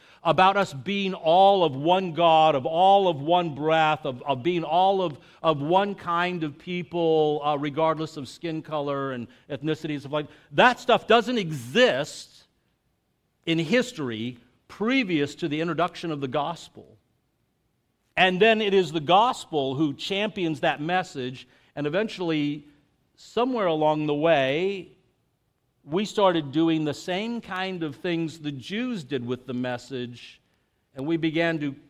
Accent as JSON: {"language": "English", "town": "El Paso", "region": "Texas", "country": "United States", "tie": "born or raised there", "said": "I grew up on the Mexican border, and the town I grew up in is now today, I would say, somewhere between 80 and 90% Hispanic."}